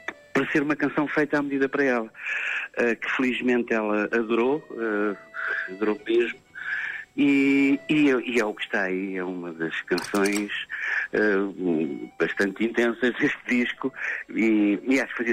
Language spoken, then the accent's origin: Portuguese; Lisbon, Portugal; todos crescemos ali numa filarmónica, nos Olivais, aqui à beira de Lisboa.